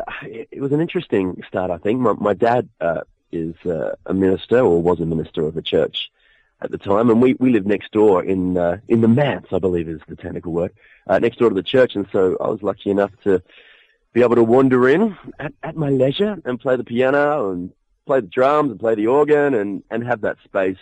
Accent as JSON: {"language": "English", "town": "Adelaide", "region": "South Australia", "country": "Australia", "tie": "born or raised there", "lives_now": "Sydney, Australia", "said": "It was when I was planning to relocate to Sydney anyway from my hometown of Adelaide"}